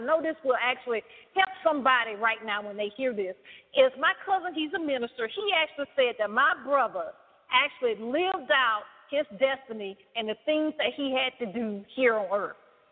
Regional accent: the South, United States; Oh, yes, that is very powerful because, you know, I'm from the South, as you can tell.

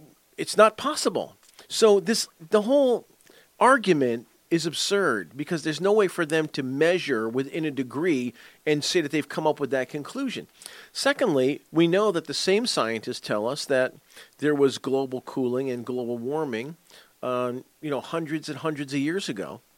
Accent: United States; As an outdoorsman, a hunter, fisherman, and as an American, I don't want the promotion of polluted waters and destroying the environment.

